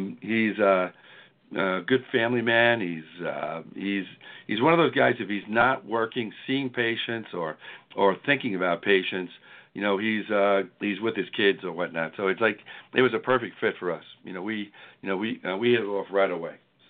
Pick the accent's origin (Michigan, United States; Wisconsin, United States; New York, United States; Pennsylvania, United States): New York, United States; Ronkonkoma; You know, I grew up in Ronkonkoma, New York. I went to the local high school here.